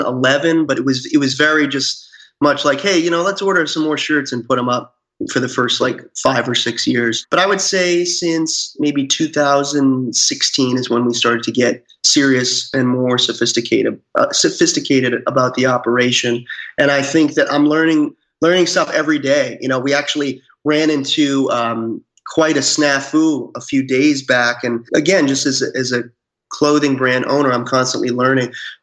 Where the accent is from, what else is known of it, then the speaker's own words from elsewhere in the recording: Salem, Massachusetts, United States; I grew up around the Salem area. And I think consciously and subconsciously, the whole obviously historical nature of that area seeped into who I am.